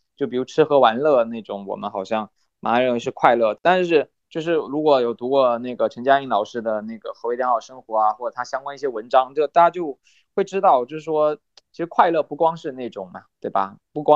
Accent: China; 我想这个我们中国人就特别的能理解，对吧？

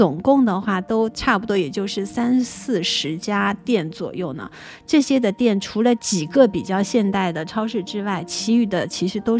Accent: Shanghai, China; 虽然我是上海人啊，小磊我们都是上海人

